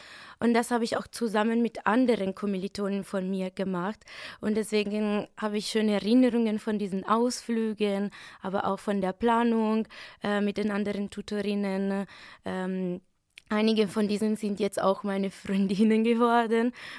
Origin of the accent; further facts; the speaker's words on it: Italy; German is a second language; moved away as an adult; now in Jena, Germany; Ich komme aus Italien, wo ich auch für meinen Bachelor studiert habe.